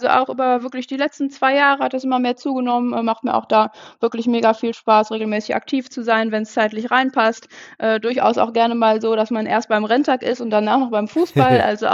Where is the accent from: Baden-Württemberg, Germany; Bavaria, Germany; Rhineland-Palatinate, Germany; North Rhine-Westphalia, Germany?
North Rhine-Westphalia, Germany; Dortmund; Also in Dortmund wirklich geboren, aufgewachsen.